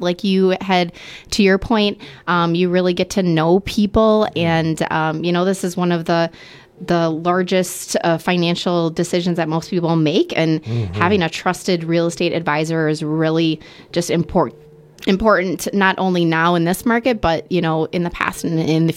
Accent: Wisconsin Rapids, Wisconsin, United States; I'm born and raised in the Wisconsin Rapids area. I am married and I have two children here.

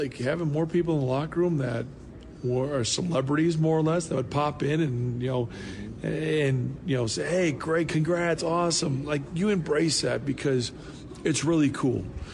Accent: Wisconsin, United States; And it, being from Wisconsin, growing up in Wisconsin, that meant a lot.

